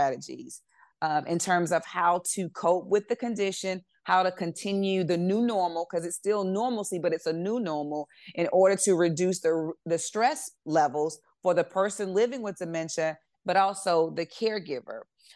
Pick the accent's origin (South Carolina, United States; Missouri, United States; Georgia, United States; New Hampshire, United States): South Carolina, United States; so I'm from South Carolina, and I know it doesn't just happen in the South.